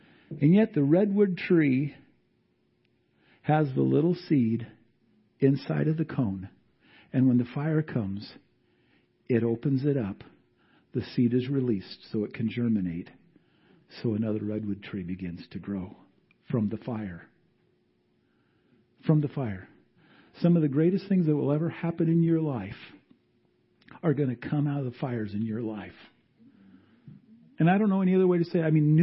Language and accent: English; Montana, United States; we grew up in the Bitterroot Valley of Montana, and it seemed like winter was like 11 months long.